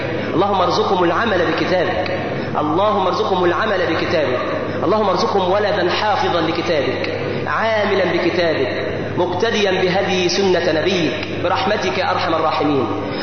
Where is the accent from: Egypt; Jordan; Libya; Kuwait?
Egypt; عندنا في مصر، هناك علم في مصر